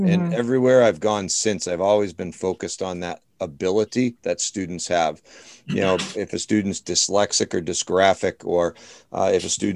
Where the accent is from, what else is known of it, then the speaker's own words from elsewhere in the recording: Dudley, Massachusetts, United States; and now here in my hometown of Dudley, Mass.